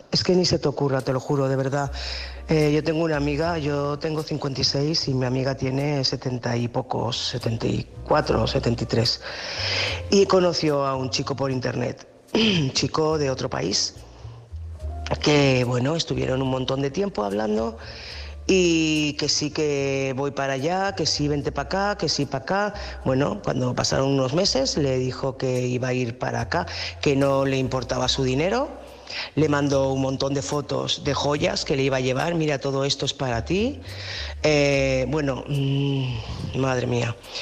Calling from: Tarragona, Catalonia, Spain; de Tarragona.

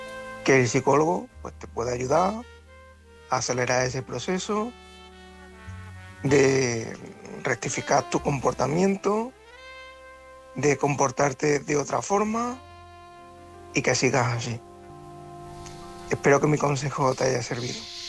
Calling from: Córdoba, Andalusia, Spain; corresponsal de Córdoba

